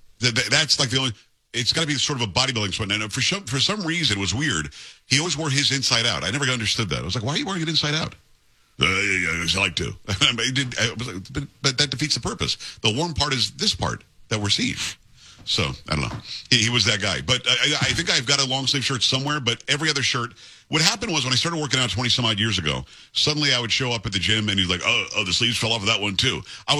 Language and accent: English; Florida, United States; also born or lived in New York / Michigan; I lived in Michigan a long time. I'm from New York originally. Grew up in Florida, though, so I got used to the warmth.